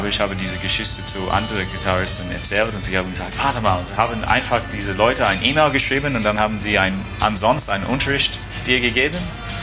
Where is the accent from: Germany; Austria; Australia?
Australia; German is a second language; Ich bin aus Australien